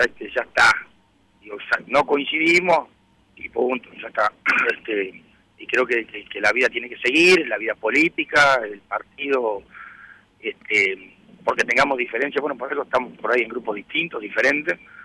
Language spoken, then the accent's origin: Spanish; Soriano, Uruguay; Soy de Soriano, fui intendente.